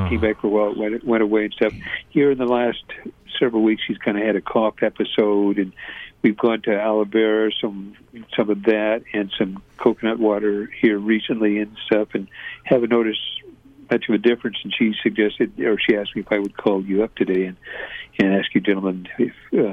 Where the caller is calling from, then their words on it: Utah, United States; I'm calling from Utah, and so I can't get you on the radio from here.